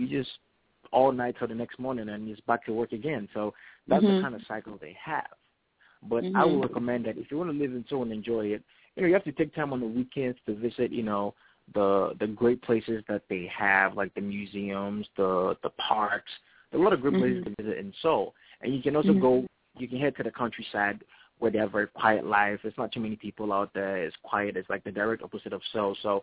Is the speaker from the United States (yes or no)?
no; Ghana; I'm from Ghana, you know, I eat with my hands.